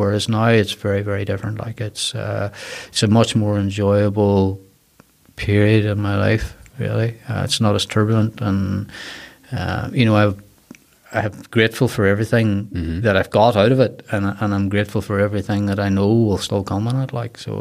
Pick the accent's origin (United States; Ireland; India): Ireland; County Donegal; also born or lived in Dublin; I came from a very small village in Donegal, actually. I was born in Dublin, but I grew up in Donegal